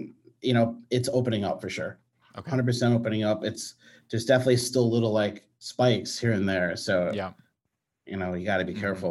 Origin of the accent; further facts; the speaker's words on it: New York, United States; Yeah, I grew up right outside New York City, a place called Rockland County. It's like 30 minutes outside.